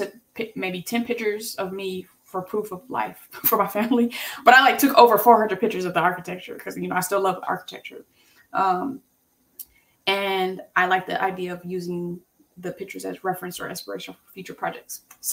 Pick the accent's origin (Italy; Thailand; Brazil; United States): United States; Detroit, Michigan; also born or lived in Rochester, United States / New Orleans, United States / South Korea; now in Los Angeles, United States; So I'm from Detroit, went to school in Rochester, New York, lived in New Orleans, lived in South Korea.